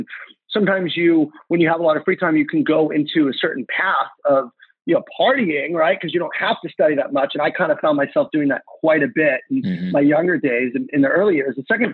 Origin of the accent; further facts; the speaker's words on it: California, United States; my mom actually took me and my brother to California when I was 2 years old. So I was raised in California with my mom.